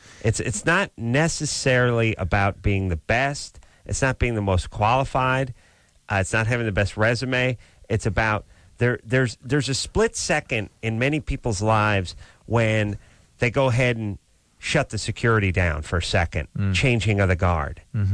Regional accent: San Fernando Valley, California, United States; I grew up in the San Fernando Valley. I had nothing but crows.

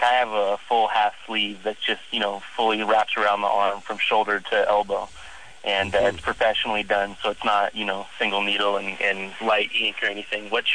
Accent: Ireland; Oh, light-skinned. I'm Irish, so...

